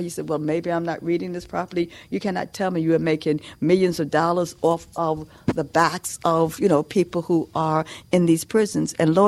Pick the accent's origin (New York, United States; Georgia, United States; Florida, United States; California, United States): New York, United States; when I was growing up in New York